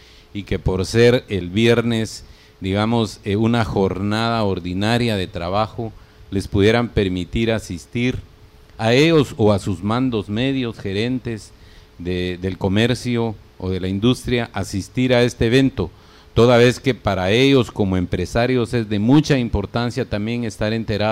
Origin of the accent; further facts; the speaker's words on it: Guatemala; qué es lo que nos espera para el resto del 2010 como guatemaltecos